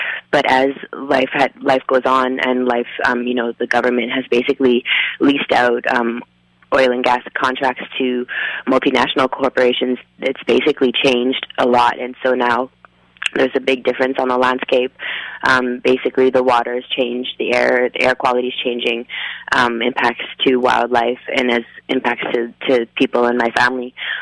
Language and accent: English; Alberta, Canada; born there; like many people in the north, I was born in the Peace River region